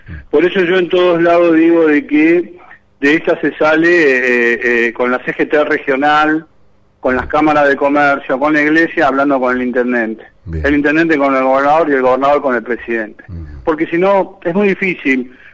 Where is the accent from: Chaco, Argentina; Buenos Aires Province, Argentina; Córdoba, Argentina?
Buenos Aires Province, Argentina; Pilar; acá en mi pueblo, en Pilar, también